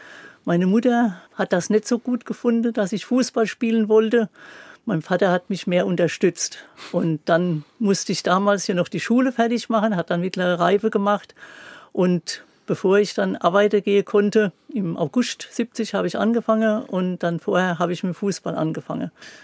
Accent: Kaiserslautern, Rhineland-Palatinate, Germany; Ich stamme hier aus dem Ortsteil Erzhütten

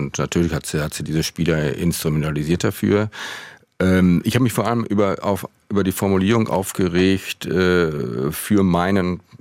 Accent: North Rhine-Westphalia, Germany; Und ich komme selber aus dem Ruhrgebiet

